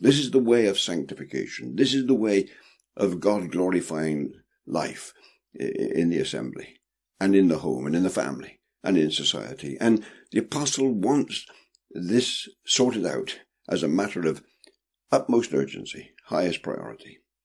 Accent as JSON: {"language": "English", "region": "England", "country": "United Kingdom", "said": "I'm an Englishman"}